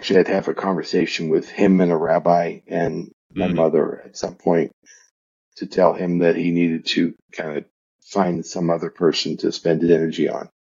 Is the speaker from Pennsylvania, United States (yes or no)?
yes; Pittsburgh, Pennsylvania, United States; And I grew up in the Jewish enclave of Pittsburgh called Squirrel Hill, you know, which is where Tree of Life Synagogue is.